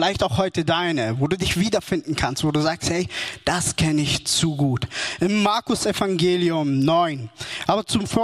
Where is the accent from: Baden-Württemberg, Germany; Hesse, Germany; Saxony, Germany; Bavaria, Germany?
Baden-Württemberg, Germany; Wangen im Allgäu; wie ihr auch mitbekommen habt, komme ich aus Wangen im Allgäu, bin auch ein Schwab.